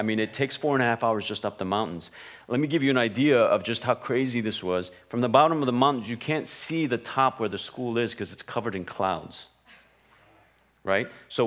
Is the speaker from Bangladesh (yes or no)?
yes; Bangladesh; also born or lived in India; And growing up in Bangladesh in India, life was very different, right?